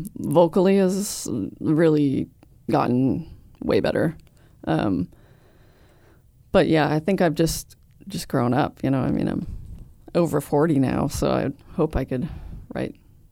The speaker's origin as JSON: {"language": "English", "region": "Colorado", "country": "United States", "tie": "born or raised there", "also_born_or_lived": "Seattle", "moved": "as an adult", "said": "I mean, I always consider Colorado home just because that's where I really grew up, but I grew up a lot in Seattle, so it's kind of even at this point."}